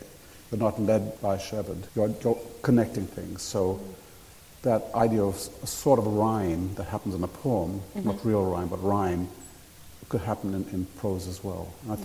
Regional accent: Sri Lanka; And, you know, I grew up in Sri Lanka, so naturally Westerns, for some strange reason, became a kind of mythology for me.

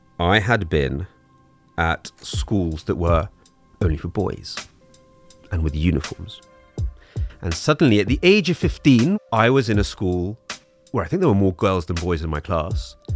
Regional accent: England, United Kingdom; So we'd really play up, we're English, we're the crazy ones.

